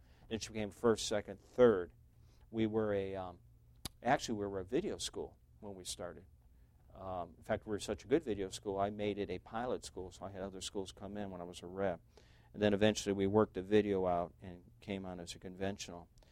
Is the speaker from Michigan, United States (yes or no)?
yes; Detroit, Michigan, United States; I never even heard of a Christian school except that I'm from Detroit